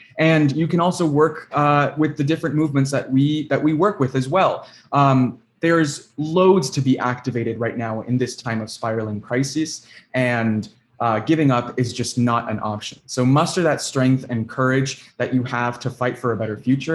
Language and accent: English; Miami, Florida, United States; I'm from Miami.